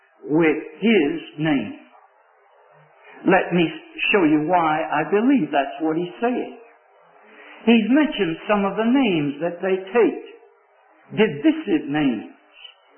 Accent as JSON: {"language": "English", "region": "the South", "country": "United States", "said": "You know, I'm from the South, as you obviously can tell if you didn't know."}